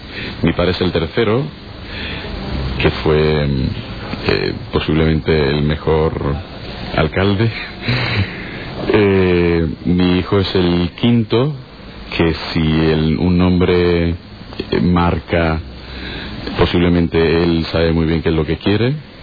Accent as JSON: {"language": "Spanish", "town": "Málaga", "region": "Andalusia", "country": "Spain", "tie": "born or raised there", "said": "Yo soy del barrio de Gamarra. Mi madre era del centro, digo era, porque luego se fueron a vivir a Gamarra, y mi padre perchelero. Entonces, ahora vivo en Pedregalejo."}